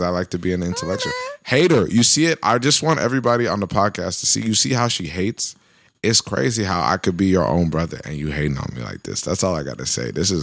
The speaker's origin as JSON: {"language": "English", "country": "Nigeria", "said": "But my individuality doesn't mean that I don't want to still be associated with being Nigerian and Yoruba."}